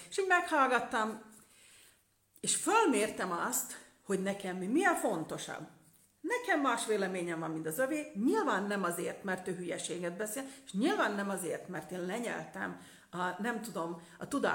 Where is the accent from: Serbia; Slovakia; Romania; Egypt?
Slovakia; felvidéki magyarként én azért nézem, hogy a felvidéki magyar pártok hogy kommunikálnak